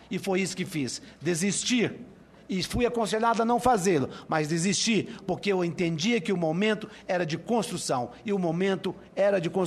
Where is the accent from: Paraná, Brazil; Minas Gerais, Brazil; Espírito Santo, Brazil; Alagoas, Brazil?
Minas Gerais, Brazil; O faço também porque sou mineiro e quero mandar, através de Vossa Excelência e também do deputado federal aqui presente, meu abraço a meus conterrâneos.